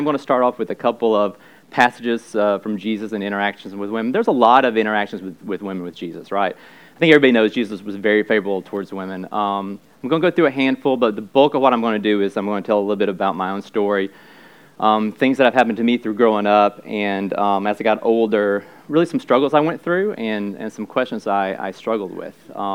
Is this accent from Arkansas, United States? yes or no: yes; Arkansas, United States; So I did grow up in a Church of Christ. I grew up in Arkansas, very, very conservative Church of Christ